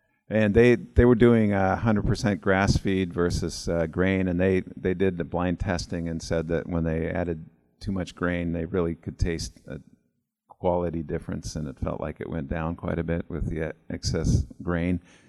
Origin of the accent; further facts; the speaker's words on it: West Coast, United States; I grew up on the West Coast. What do I know?